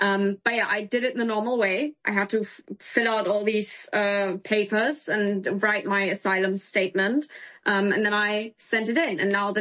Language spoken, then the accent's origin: English; Germany; That's how common it is in Germany, and especially in my hometown, unfortunately.